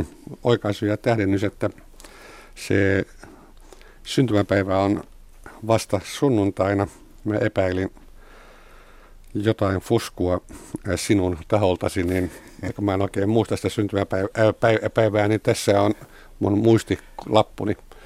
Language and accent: Finnish; Kauhava, South Ostrobothnia, Finland; moved away as an adult; now in Helsinki, Finland; Kauhavalle 2-vuotiaana Satakunnasta. Sitten taas toisaalta synnyin Kauhavalla ja kävin siellä kouluun, niin kirjoitin ylioppilaaksi ja tulin Helsinkiin armeijan jälkeen